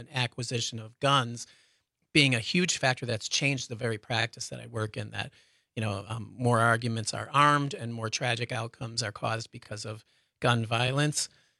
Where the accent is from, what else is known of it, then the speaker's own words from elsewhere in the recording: Chicago, Illinois, United States; And I see on the kind of the Republican side of the national political scale, Chicago, my hometown, being thrown out as an example of, you know, just a war zone